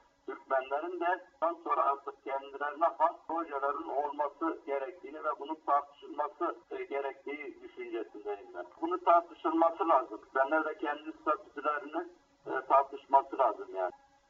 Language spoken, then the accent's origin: Turkish; Aleppo Governorate, Syria; Benim köyüm de oradadır, kontrolündedir ama orada da topraklarına o zulme karşı olmasına rağmen topraklarını tutmaya çalışıyor.